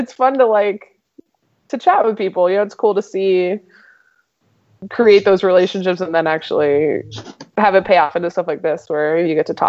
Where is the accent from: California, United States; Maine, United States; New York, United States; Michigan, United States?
Maine, United States; Limestone; born there; also born or lived in Colorado Springs, United States; I was born in Maine, which we called Occupied Canada. We were so far north. It was literally the end of Route 1, Limestone, Maine, Loring Air Force Base, if you ever heard of it.